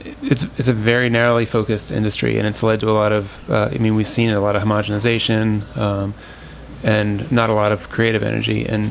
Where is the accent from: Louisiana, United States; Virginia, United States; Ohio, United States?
Virginia, United States; also born or lived in South Carolina / North Carolina; I grew up in Virginia and South Carolina and North Carolina